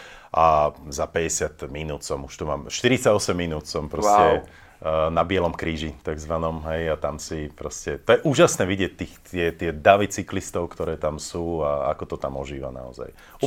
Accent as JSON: {"language": "Slovak", "town": "Banská Bystrica", "region": "Banská Bystrica Region", "country": "Slovakia", "tie": "born or raised there", "also_born_or_lived": "Brezno", "moved": "as an adult", "lives_now": "Bratislava, Slovakia", "said": "Takže 21 rokov som žil v Banskej Bystrici. Mm-hmm. Respektíve narodil som sa v Brezne, ale tam som sa len narodil. Čiže do 21 rokov som bol v Banskej Bystrici. A 21 rokov som teraz v Bratislave."}